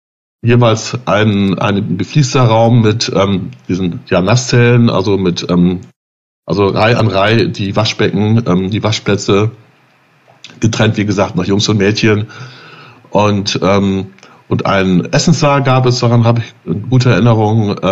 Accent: North Rhine-Westphalia, Germany; halt Abenteuer und in die Berge, die ich noch nicht kannte als Münsterländer

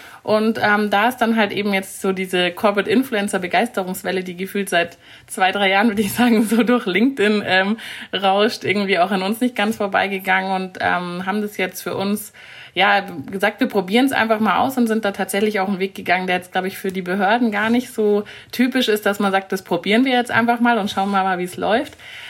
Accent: Munich, Bavaria, Germany; born there; auch wenn ich gebürtige Münchnerin bin. Wie man hört, mein Hochdeutsch ist recht gut, würde ich sagen. Mein Bayerisch dafür nicht ganz so.

